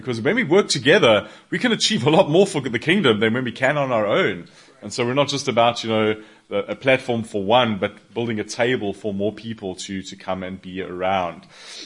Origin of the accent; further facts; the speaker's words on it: Johannesburg, Gauteng, South Africa; I am from South Africa, from Johannesburg.